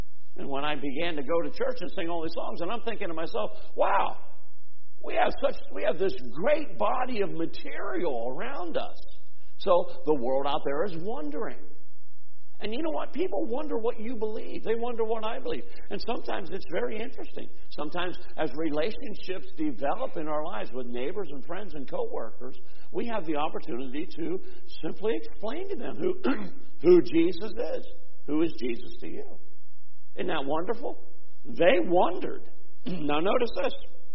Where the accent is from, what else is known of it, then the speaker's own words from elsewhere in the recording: United States; Because I was raised in America. I was raised in a Christian nation.